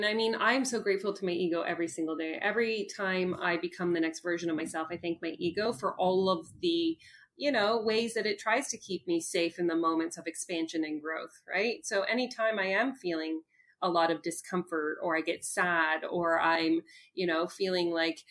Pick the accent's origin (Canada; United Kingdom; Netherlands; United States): Canada; because I'm Canadian, so it is .ca.